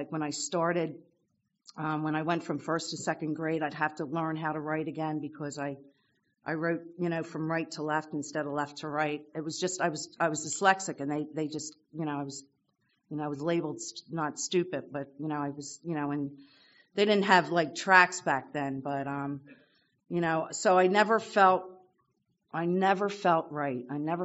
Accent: Bensalem, Pennsylvania, United States; I grew up in Bensalem, Pennsylvania. I'm one of seven. I'm a middle child of seven.

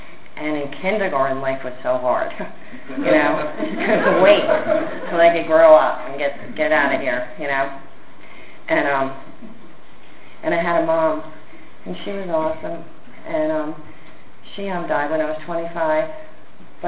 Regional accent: New Jersey, United States; born there; And I was born in New Jersey. And we have a Jersey crew here.

